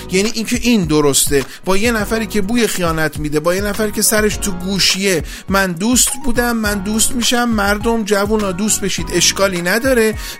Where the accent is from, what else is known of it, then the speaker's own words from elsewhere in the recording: Iran; در فرهنگ ما که ایرانی هستیم